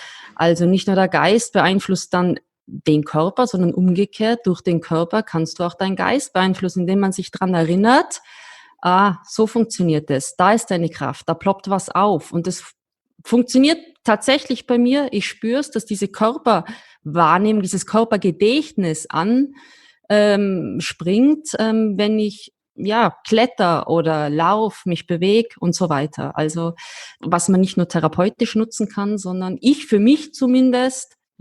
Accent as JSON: {"language": "German", "country": "Austria", "said": "ich bin vor allem als Österreicherin wahnsinnig stolz, dass wir ihn heute hier haben."}